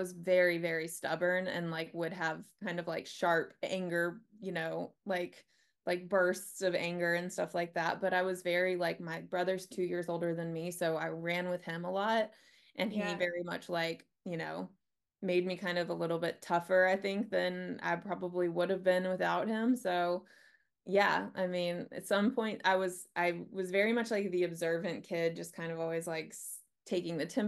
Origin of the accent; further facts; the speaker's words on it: the South, United States; Hello, everybody. I grew up in the South. I have 5 brothers and sisters.